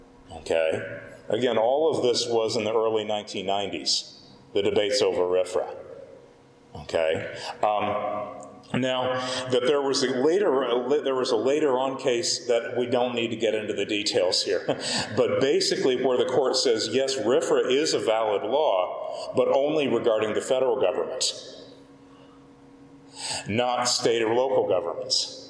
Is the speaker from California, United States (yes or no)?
no; Oklahoma, United States; I grew up in Oklahoma